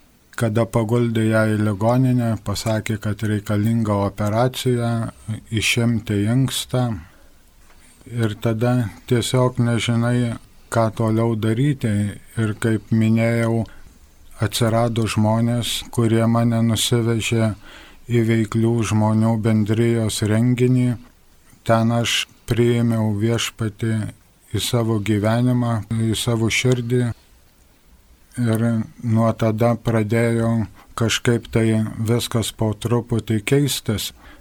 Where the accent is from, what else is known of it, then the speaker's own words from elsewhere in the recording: Serečius, Tauragė County, Lithuania; now in Balbieriškis, Lithuania; dabar gyvenu Balbieriškėje, mano tėviškė Serečius, Jurbarko rajone, ir gimiau aš tikinčioj šeimoje